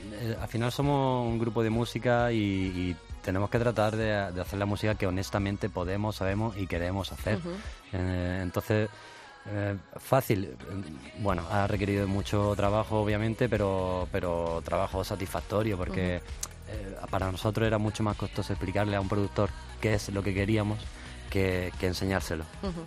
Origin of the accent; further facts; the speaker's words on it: Granada, Andalusia, Spain; Somos cinco amigos de Granada que un día se juntaron en un local de ensayo